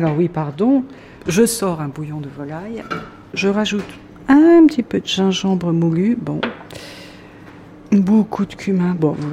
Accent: Morocco; born there; parce que je suis née au Maroc et j'y ai passé tous mes étés d'enfance.

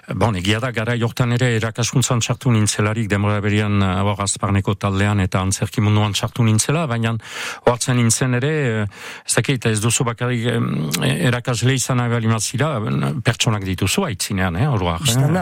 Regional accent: Hasparren, Nouvelle-Aquitaine, France; Azpandarra naiz. Peñan sortua eta haurtzarutik minotz auzoan, auzoaldean bizi. Eta beti han bizi orain, naiz ibili naizen hor Azparne inguruan, lekuinen edo isturitzen bizi izan naizen.

